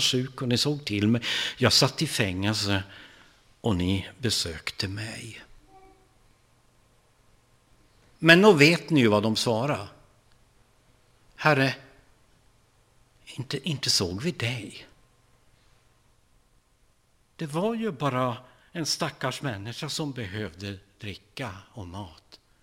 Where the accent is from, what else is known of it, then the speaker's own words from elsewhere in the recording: Vilhelmina, Västerbotten County, Sweden; born there; Jag nämnde igår att jag är född uppe i Vilhelmina.